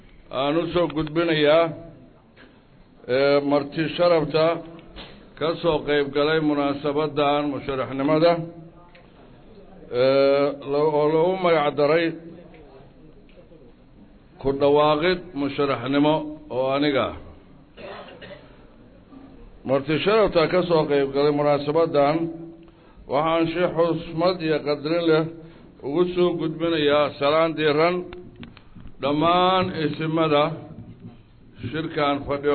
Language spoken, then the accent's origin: Somali; Bari, Somalia; ahay Soomaali gobolka Bari, waayo gobolka Bari waa meesha aan wax ku soo bartay, waa meesha aan iskuul ka dhigtay, waa meesha aan ku soo barbaaray.